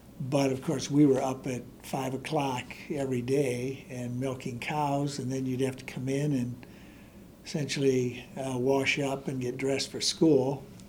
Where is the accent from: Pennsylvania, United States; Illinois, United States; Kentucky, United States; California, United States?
Illinois, United States; Harvard; also born or lived in Woodstock; So I was born in Woodstock, but my parents were renting a farm near Harvard, Illinois.